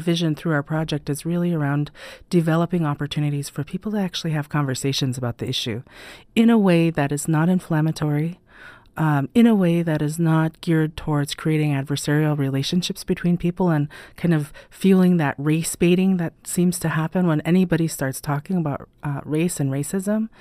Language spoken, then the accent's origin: English; Alaska, United States; For me as an Alaska Native person, I'm Clinkett and Haida, I'm from Southeast.